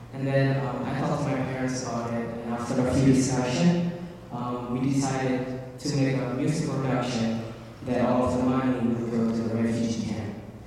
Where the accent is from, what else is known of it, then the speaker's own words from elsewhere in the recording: Yogyakarta, Special Region of Yogyakarta, Indonesia; English is a second language; I was born and raised in Indonesia for 17 years.